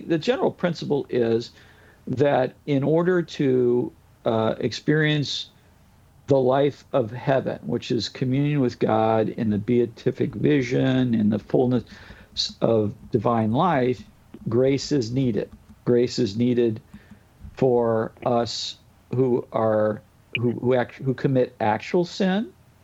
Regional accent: St. Louis, Missouri, United States; move to St. Louis, my hometown.

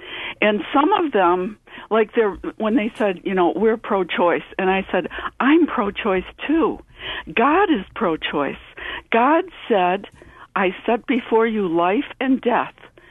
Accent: Buffalo, New York, United States; Okay, well, I'm from Buffalo, New York, and I'm a vigil coordinator right now for 40 Days for Life.

